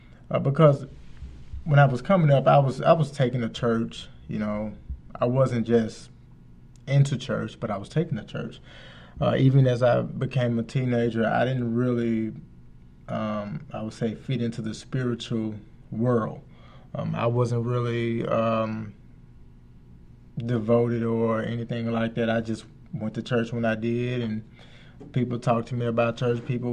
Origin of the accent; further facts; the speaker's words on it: Memphis, Tennessee, United States; moved away as an adult; I come from Memphis, Tennessee. I moved up here about 2.5 years ago, almost 3 years ago